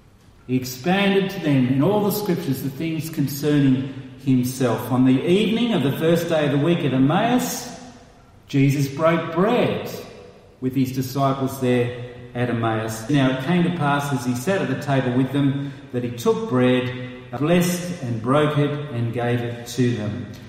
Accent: Sydney, New South Wales, Australia; When I was growing up in Sydney, the shops would shut their doors at what time?

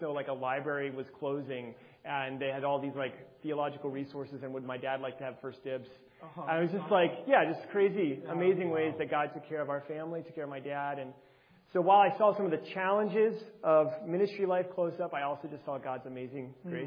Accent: Alabama, United States; also born or lived in Virginia; So I grew up primarily, I say, in Alabama. We kind of moved around a bit. I was born in Virginia, but we moved around, and I spent most of my life in Alabama.

